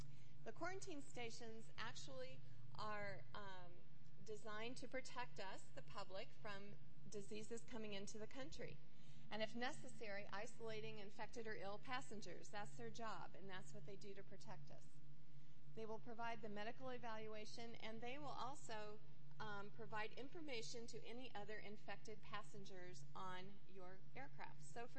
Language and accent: English; Arizona, United States; because I'm from Arizona, and we have a lot of measles every year